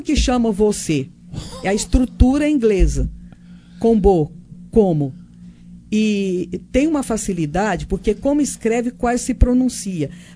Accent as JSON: {"language": "Portuguese", "region": "Goiás", "country": "Brazil", "tie": "born or raised there", "also_born_or_lived": "Minas Gerais", "said": "Sou mineira, mas cresci em Goiás."}